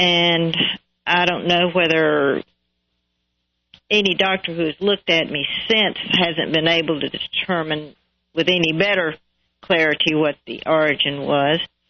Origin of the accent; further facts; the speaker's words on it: Dunkirk, New York, United States; born there; also born or lived in South Carolina; I was born in Dunkirk, New York. And that's not too terribly far from the snow capital of the world in Buffalo.